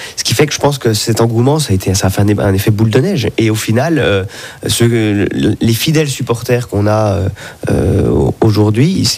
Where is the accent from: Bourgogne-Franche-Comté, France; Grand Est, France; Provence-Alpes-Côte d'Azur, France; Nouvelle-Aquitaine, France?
Bourgogne-Franche-Comté, France; Besançon; now in Switzerland; J'étais en France voisine, et je ne suis pas de trop loin, puisque je suis de Franc-Comtois à l'origine, originaire de Besançon.